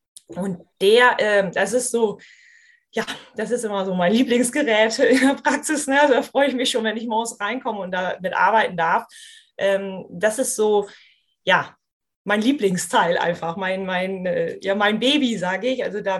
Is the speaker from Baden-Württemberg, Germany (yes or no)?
no; Lingen, Lower Saxony, Germany; Ich komme aus Lingen, aus dem Emsland. Vielleicht ist das für den einen oder anderen Begriff. Das ist ein bisschen weiter höher in Deutschland.